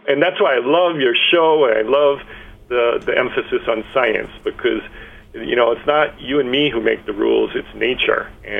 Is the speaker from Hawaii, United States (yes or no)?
yes; Kaimuki, Hawaii, United States; Local boy, born and raised in Kaimuki.